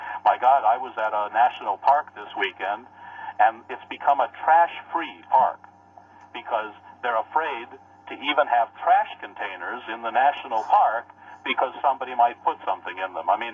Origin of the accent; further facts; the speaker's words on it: Midwest, United States; I grew up in the Midwest, so I'm not unfamiliar with the United States.